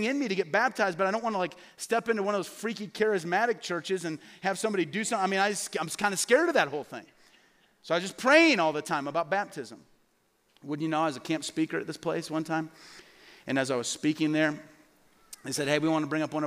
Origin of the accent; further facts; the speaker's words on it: Peoria, Illinois, United States; I went back to my hometown of Peoria, Illinois to preach at this church one weekend.